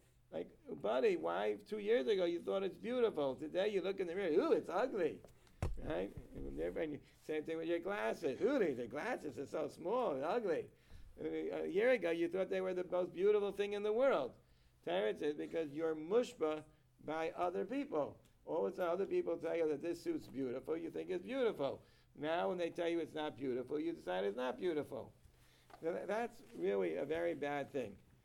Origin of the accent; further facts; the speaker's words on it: Israel; now in Miami, United States; when I grew up in Israel, they used to go crazy over it.